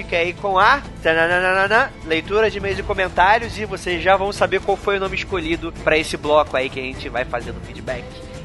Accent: Rio de Janeiro, Brazil; Sou carioca, não esquece disso.

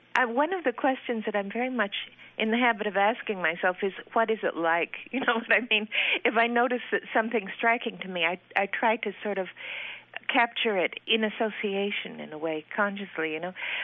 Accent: Idaho, United States; Well, I grew up in Idaho. I went to college at Brown. I went to graduate school at the University of Washington. I have two children, two sons who are both grown men. I've lived in Iowa for about 15 years.

